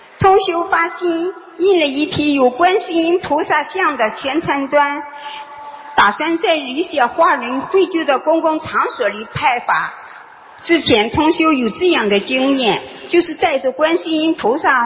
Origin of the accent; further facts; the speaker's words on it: Osaka, Japan; 我是大阪的。